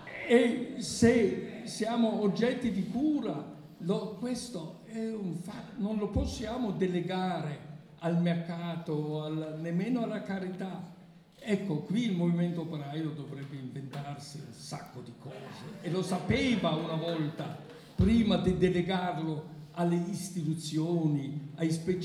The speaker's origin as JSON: {"language": "Italian", "country": "Germany", "second_language": "Italian", "said": "Per me, come tedesco cosiddetto colto"}